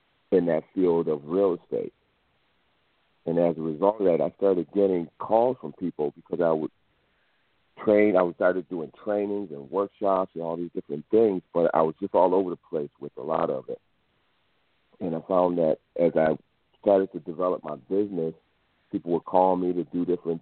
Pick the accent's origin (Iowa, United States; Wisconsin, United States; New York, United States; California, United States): New York, United States; Buffalo; as I was graduating from the University of Buffalo and growing up in the city of Buffalo, just wanting to stay local and start a business or do something that I thought that would help me to do better in Buffalo